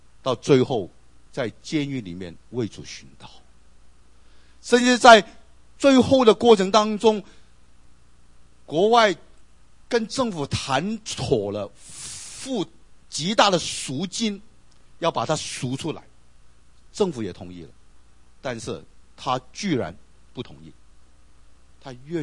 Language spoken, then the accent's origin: Chinese; China; 特别我们中国人，我们最普通一个习惯就是很喜欢晚上很晚才睡